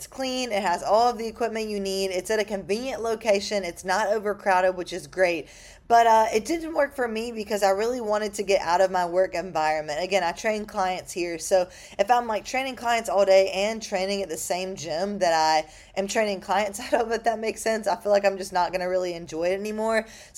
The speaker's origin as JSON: {"language": "English", "town": "Mobile", "region": "Alabama", "country": "United States", "lives_now": "Miami, United States", "said": "I'm from Mobile, Alabama, for those of you who don't know. So I moved to Miami about a little bit over 2 years now."}